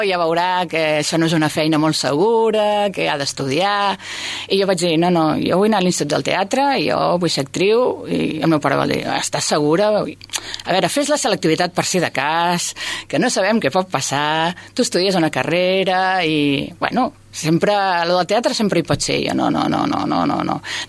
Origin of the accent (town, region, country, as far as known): Sabadell, Catalonia, Spain; born or raised there